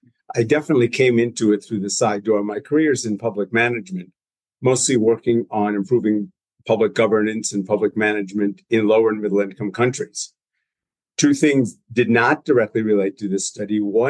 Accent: United States; Well, I was working on this issue because I'm an American.

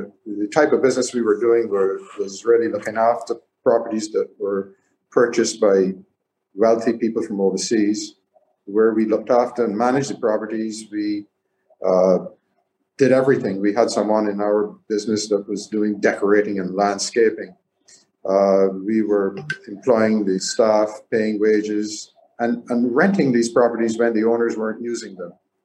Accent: Speightstown, Saint Peter, Barbados; And the answer there is that I grew up around Spikestown, so I knew the town very well.

